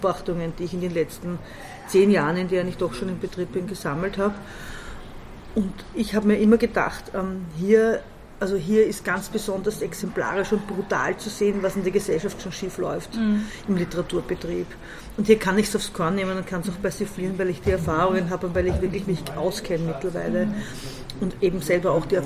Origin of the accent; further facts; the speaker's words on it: Baden, Lower Austria, Austria; also born or lived in Vienna; ich bin in Wien geboren, weil mein Vater Beamter war und das in einer Beamtenklinik. Beamtentochter der Beamtenklinik geboren wurde. Das ist die beste Gebärklinik auf der Art, die man halt früher so geboren hat. Und bin eigentlich meinen dritten Lebenstag in Baden